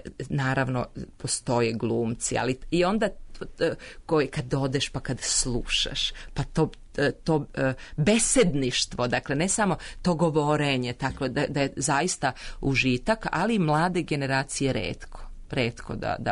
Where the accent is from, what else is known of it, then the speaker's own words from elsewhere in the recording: Serbia; accent: standard Serbian; to je književni srpski jezik.